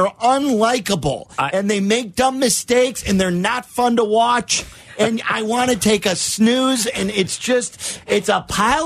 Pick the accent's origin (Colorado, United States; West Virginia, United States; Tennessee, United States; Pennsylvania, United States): Tennessee, United States; Memphis; You just picked us up, but I'm from Memphis.